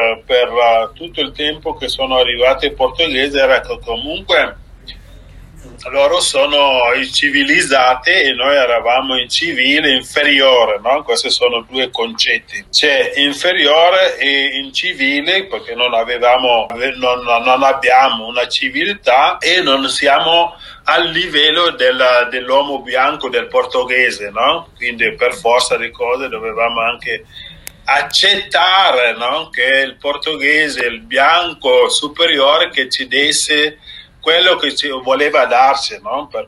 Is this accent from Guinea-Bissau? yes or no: yes; Guinea-Bissau; moved away as an adult; now in Italy; allora io sono partito dalla Guinea Bissau perché all'epoca non c'era un'istituzione universitaria